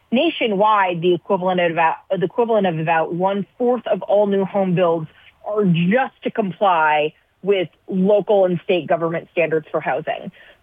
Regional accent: California, United States; So for instance, so I'm from California. I could not live in California right now if I wanted to.

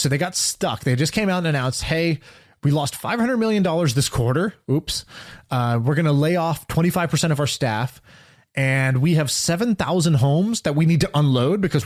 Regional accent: Oklahoma, United States; born there; although I'm an Indian dude. I was born in Oklahoma.

